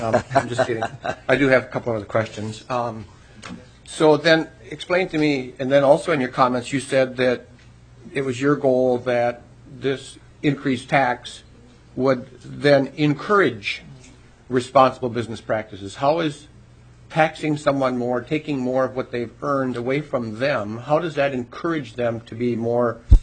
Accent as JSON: {"language": "English", "town": "Fargo-Moorhead", "country": "United States", "tie": "born or raised there", "said": "I grew up in the Fargo-Moorhead area"}